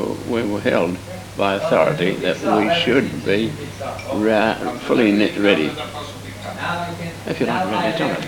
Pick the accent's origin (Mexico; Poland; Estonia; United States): Estonia; moved away; I remember in 1944, we came from Estonia